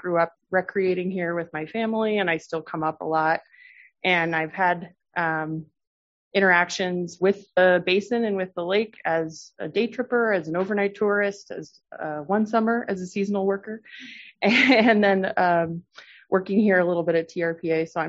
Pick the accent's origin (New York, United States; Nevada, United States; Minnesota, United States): Nevada, United States; Reno; also born or lived in Tennessee / California / Washington, D.C.; I'm from Reno originally. I've lived there most of my life, but I've also lived in Tennessee and Northern California and Washington, D.C. a little bit. I've been back in the Reno area for the last 10 years or so.